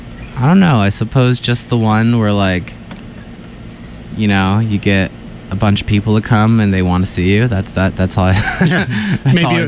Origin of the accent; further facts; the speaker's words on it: North Falmouth, Massachusetts, United States; now in Boston, United States; I'm originally from Cape Cod, from North Falmouth. I grew up there most of my life